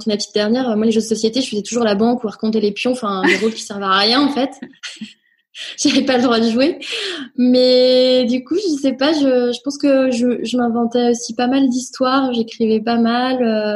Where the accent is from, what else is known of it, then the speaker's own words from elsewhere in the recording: Nantes, Pays de la Loire, France; also born or lived in Rennes; Je suis née à Rennes. Je revendique mon côté bretonne, ouais. Breton, pardon. Et j'ai grandi à Nantes après toute mon enfance, collège, lycée.